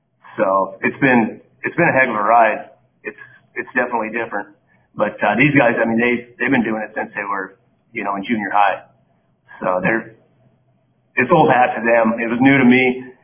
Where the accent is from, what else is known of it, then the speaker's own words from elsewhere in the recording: Montana, United States; now in Kodiak, United States; Well, yeah, I'm originally from Montana, and I coach in Montana and Maine.